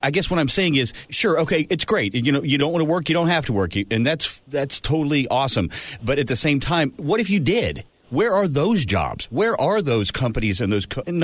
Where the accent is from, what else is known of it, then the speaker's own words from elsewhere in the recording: St. Albans, West Virginia, United States; If you want to be one in my hometown of St. Albans, West Virginia, that has 12,000 people in it